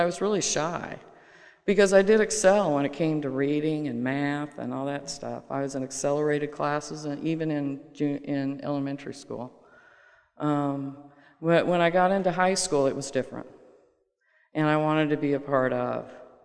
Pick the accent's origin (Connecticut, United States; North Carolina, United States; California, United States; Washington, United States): Washington, United States; Bellevue; I am the third of four children. I was raised in Bellevue, Washington. It's right outside of Seattle. When I lived there, it was a little suburb.